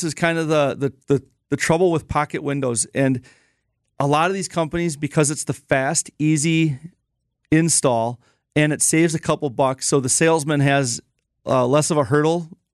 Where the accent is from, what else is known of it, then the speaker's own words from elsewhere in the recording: Wisconsin, United States; like my brother and I are the owners, but we grew up in Wisconsin. We're not going anywhere.